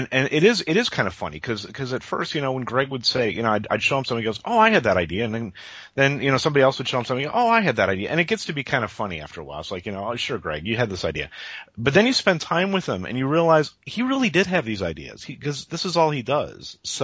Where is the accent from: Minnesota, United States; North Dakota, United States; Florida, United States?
Minnesota, United States; Minneapolis; I've never actually lived in LA. I maintain an LA phone number and business address. I'm actually originally from Minneapolis